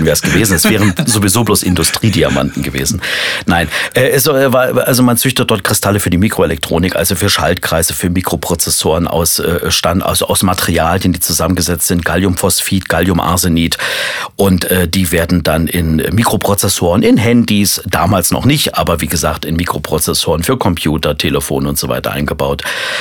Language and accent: German; Potsdam, Brandenburg, Germany; Und dann kam ich in der 10. Klasse wieder zurück in die DDR, nach Potsdam, in meine Heimat.